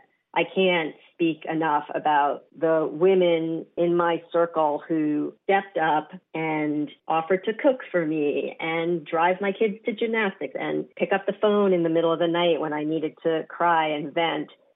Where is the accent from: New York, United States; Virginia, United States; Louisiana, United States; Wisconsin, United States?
New York, United States; So for one example, I grew up in New York, everyone was in therapy.